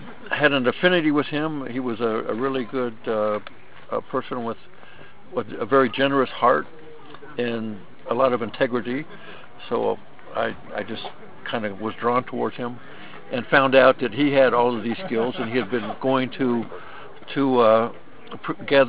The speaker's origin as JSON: {"language": "English", "town": "Cottonwood", "region": "Arizona", "country": "United States", "said": "I'm from Cottonwood, Arizona."}